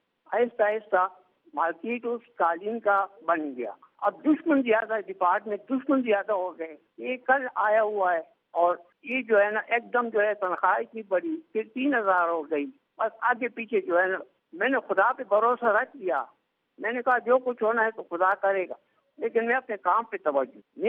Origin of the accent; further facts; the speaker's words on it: Akora Khattak, Khyber Pakhtunkhwa, Pakistan; born there; 28/12 میں صوبہ سرحد ضلع تحصیل پشاور میں پیدا ہوا. میرا گاؤں کا نام اکوڑا خٹک ادمدئی ہے.